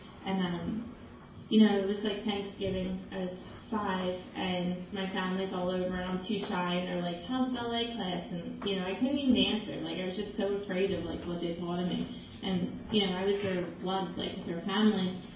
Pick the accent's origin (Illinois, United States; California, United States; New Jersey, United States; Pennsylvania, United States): Pennsylvania, United States; Philadelphia; But I'm from Philadelphia. I'm born and raised.